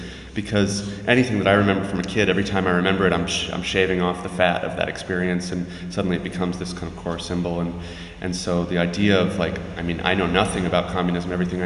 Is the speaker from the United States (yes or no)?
yes; United States; especially because I'm an American